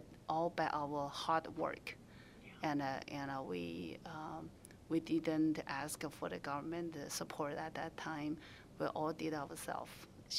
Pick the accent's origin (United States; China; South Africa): China; moved away; China. I grew up in China.